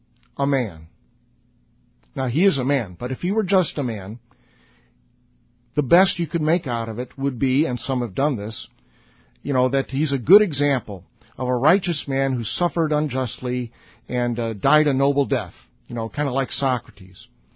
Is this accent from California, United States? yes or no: no; Chicago, Illinois, United States; I come from Chicago, and the motto of Chicago is city in a garden.